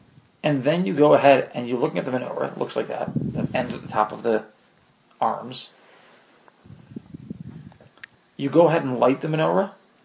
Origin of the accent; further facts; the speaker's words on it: Arizona, United States; Yes, I am an American. Yes, I am an Arizonan.